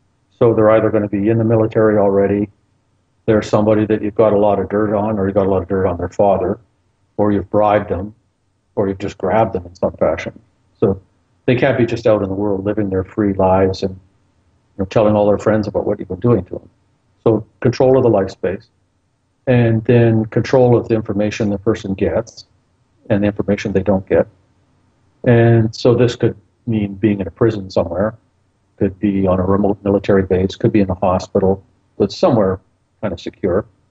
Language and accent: English; Canada; growing up in Canada